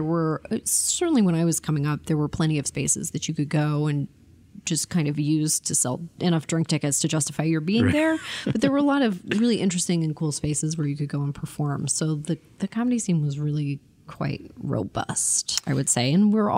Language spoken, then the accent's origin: English; Toronto, Ontario, Canada; born there; I was born in Toronto, in the province of Ontario, in Canada.